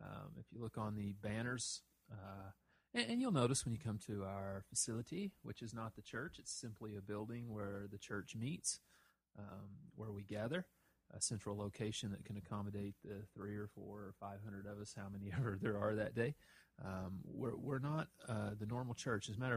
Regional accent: Stigler, Oklahoma, United States; I know when I grew up in First Baptist Church Stigler, there was a nice baptistry.

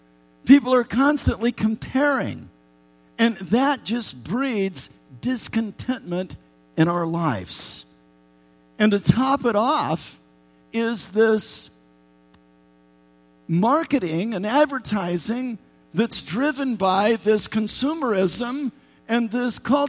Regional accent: Indianapolis, Indiana, United States; also born or lived in Miami; My wife, Christy, and I, we are both from Indianapolis. Some of you know our story. I'm from the south side.

